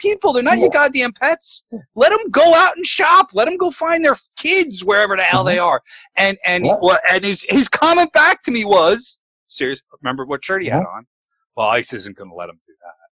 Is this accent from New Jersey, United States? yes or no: yes; Avenel, New Jersey, United States; I'm from Avenel.